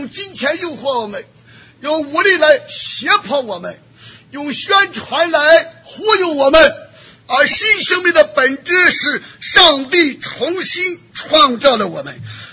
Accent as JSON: {"language": "Chinese", "country": "China", "tie": "born or raised there", "said": "那我们出生在中国大陆的，小的时候读书，很大的动力就是为中华崛起而读书。"}